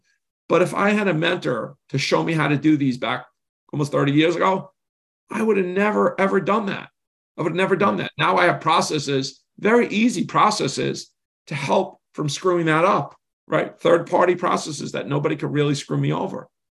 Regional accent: New York, United States; now in Delaware, United States; I was in Delaware from New York.

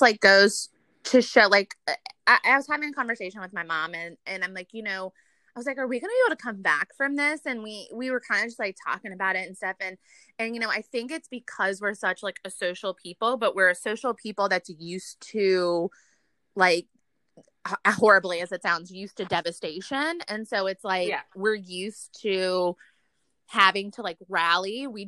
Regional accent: New Orleans, Louisiana, United States; which I don't know how I grew up in New Orleans, but I love Jazz Fest

